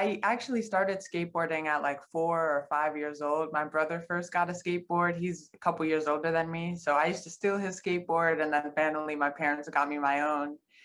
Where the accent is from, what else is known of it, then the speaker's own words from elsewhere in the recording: Bronx, New York, United States; but I'm originally from the Bronx.